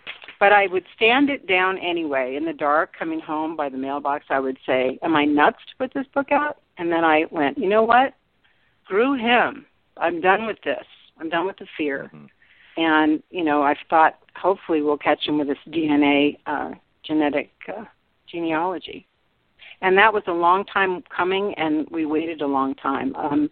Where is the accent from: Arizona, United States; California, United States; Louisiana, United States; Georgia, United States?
California, United States; Sacramento; see, I'm from Sacramento, and I really literally I covered all the same areas he did